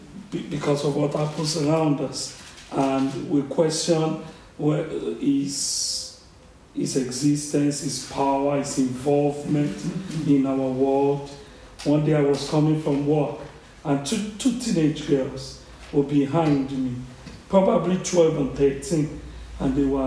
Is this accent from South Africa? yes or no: yes; South Africa; I came from South Africa, and there are some nomenclatures that are beginning to come in South Africa.